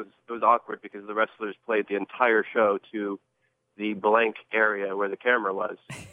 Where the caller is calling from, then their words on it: Knoxville, Tennessee, United States; I'm calling out of Knoxville, Tennessee.